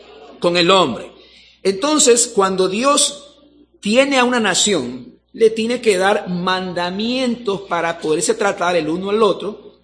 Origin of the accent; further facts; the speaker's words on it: Guayaquil, Guayas, Ecuador; yo soy guayaquileño y nos caracterizamos por ser un poquito sabidos, como dicen